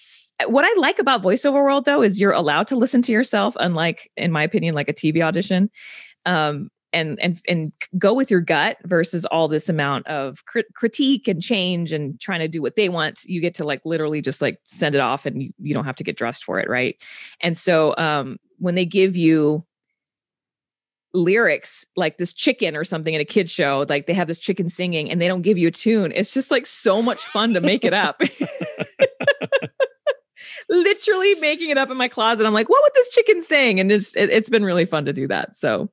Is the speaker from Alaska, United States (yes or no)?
no; Texas, United States; represent my culture, because I'm from Bordertown, South Texas.